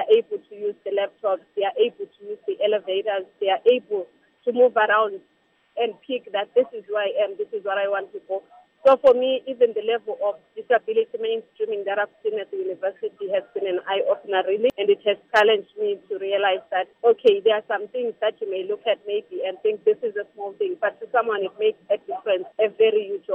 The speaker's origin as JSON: {"language": "English", "region": "Bulawayo", "country": "Zimbabwe", "tie": "born or raised there", "lives_now": "Victoria Falls, Zimbabwe", "said": "born and bred in Bulawayo, and then I moved to Victoria Falls in 2006"}